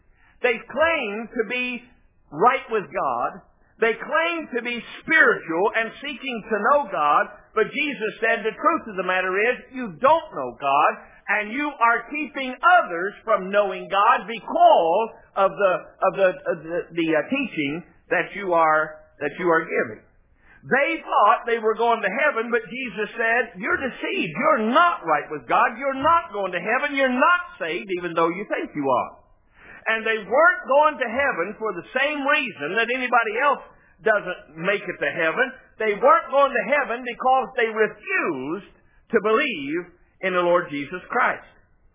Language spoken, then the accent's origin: English; West Virginia, United States; I know that's not a word, but I'm from West Virginia. I can make my own words up.